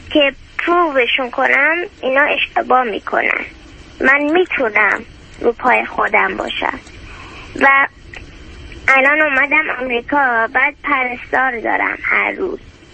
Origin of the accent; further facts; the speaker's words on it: Australia; moved away as an adult; also born or lived in United States; now in California, United States; من اینجا تو امریکا به دنیا اومدم، بعد وقتی بچه بودم 2 سالم بود، بیبی بودم، مادرم و پدرم و برادرم، یه برادر بزرگتر دارم، 6 سال اختلاف سنی داریم و منو بردن استرالیا،